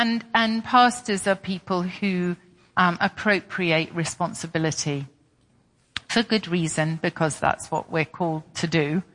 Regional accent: England, United Kingdom; obviously I'm British and I've lived in England for most of my life.

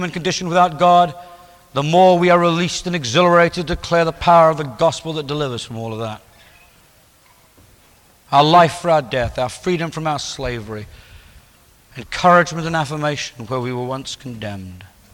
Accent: England, United Kingdom; now in Washington, United States; And I speak unashamedly as an Englishman in D.C., because this is my home and this is my country.

